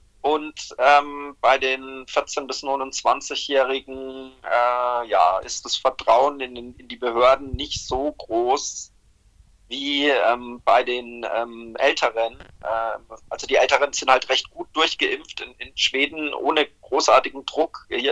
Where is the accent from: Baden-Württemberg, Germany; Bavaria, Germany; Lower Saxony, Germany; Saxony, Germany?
Bavaria, Germany; Coburg; dass ich in Coburg, wo ich herkomme, jetzt wahrscheinlich nicht so glücklich wäre